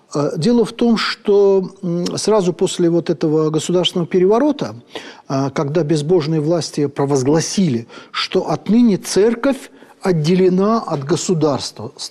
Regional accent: Azerbaijan; Вот у меня на родине до сравнительно недавнего времени, ну, по сути, до распада СССР, поголовно почти очень многие азербайджанцы носили фамилии, корни которых были национальны, да, а вот окончания русские, да. … Ов, это русское окончание.

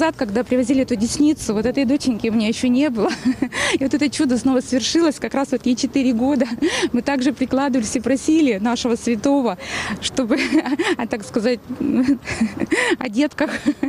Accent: Yekaterinburg, Sverdlovsk Oblast, Russia; мы из Екатеринбурга с моими дочками Мария и Екатерина

